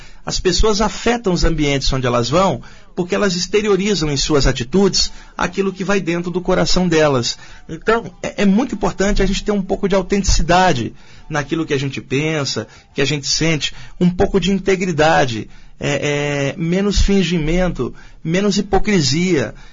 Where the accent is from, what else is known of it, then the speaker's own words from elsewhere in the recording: Rio de Janeiro, Brazil; accent: carioca; now in São Paulo, Brazil; principalmente com esse sotaque de carioca, eu estou aqui há 20 anos em São Paulo, mas ainda tem o sotaque carioca